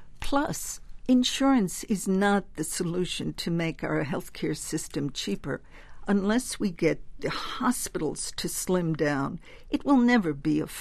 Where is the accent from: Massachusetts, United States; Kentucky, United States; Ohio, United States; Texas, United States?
Massachusetts, United States; My home state.